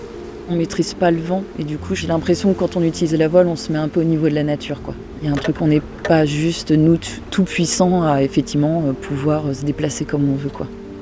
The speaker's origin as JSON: {"language": "French", "town": "Orléans", "region": "Centre-Val de Loire", "country": "France", "tie": "born or raised there", "said": "moi j'ai toujours grandi en bord de Loire. À la base, je suis d'Orléans, de la campagne."}